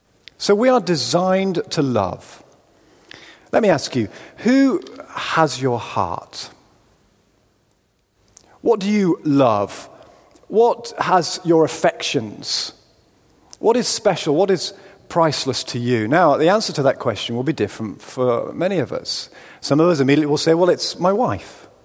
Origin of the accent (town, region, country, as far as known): United Kingdom